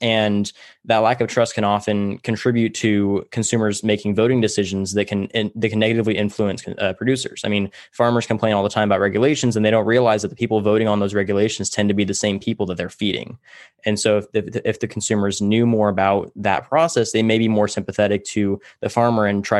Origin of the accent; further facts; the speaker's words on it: Tulare, California, United States; I grew up in Tulare, California. We call it Cowtown here.